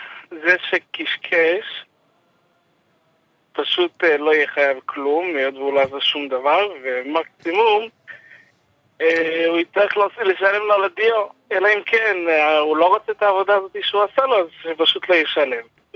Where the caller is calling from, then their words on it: Jerusalem, Jerusalem District, Israel; מירושלים.